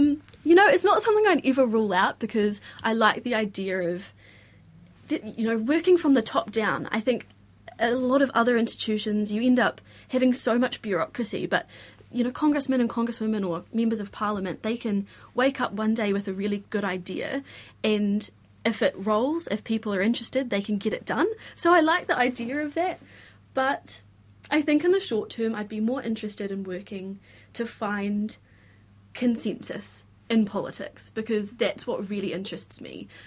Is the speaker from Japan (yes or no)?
no; New Zealand; as a New Zealander